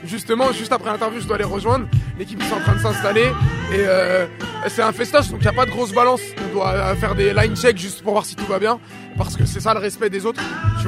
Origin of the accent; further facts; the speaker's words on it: Île-de-France, France; j'ai grandi dans le coin, HR, Cergy, mes parents habitent Cergy. Moi j'ai grandi à HR, donc c'est chez moi ici.